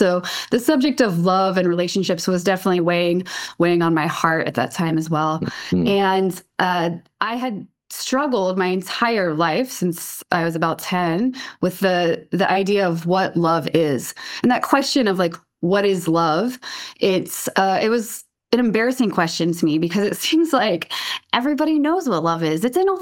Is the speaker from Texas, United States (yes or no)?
no; Portland, Oregon, United States; Well, I was born in Portland, Oregon, and have grown up pretty much primarily in the Pacific Northwest. So I know it pretty well.